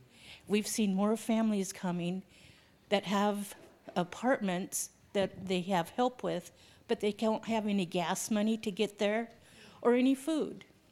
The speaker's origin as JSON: {"language": "English", "town": "Fall City", "region": "Washington", "country": "United States", "tie": "born or raised there", "said": "My story is a little different. We grew up in Falls City on the other side of the mountain."}